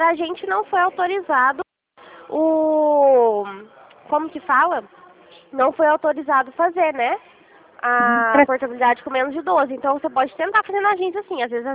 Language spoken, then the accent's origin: Portuguese; Rio Claro, São Paulo, Brazil; De Rio Claro.